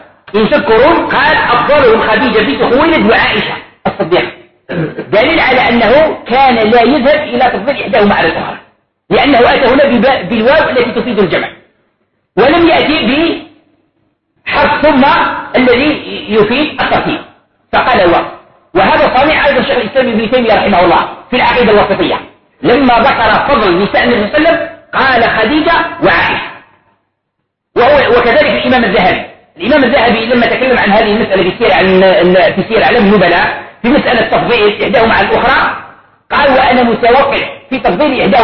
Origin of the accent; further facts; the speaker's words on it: Algeria; طبق معروف عندنا في الجزائر وفي غير الجزائر